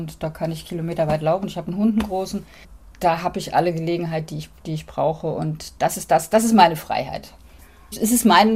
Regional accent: Hamburg, Germany; Ich komme aus Hamburg und die Familie, die hatten alle Reihenhäuser, aber winzig klein.

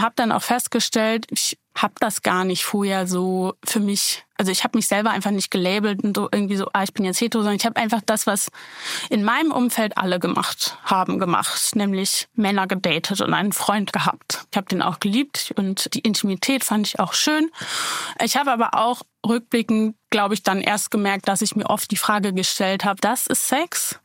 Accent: Bielefeld, North Rhine-Westphalia, Germany; moved away as an adult; now in Berlin, Germany; ich bin in Bielefeld groß geworden und bin dann ja mit 20 nach Berlin gezogen.

